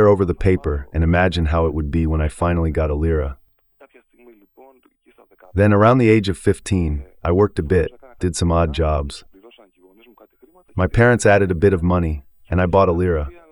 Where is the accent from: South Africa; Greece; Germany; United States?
Greece; Athens, Attica; I grew up in Athens, first of all, with Cretan parents, and Crete was always in our home.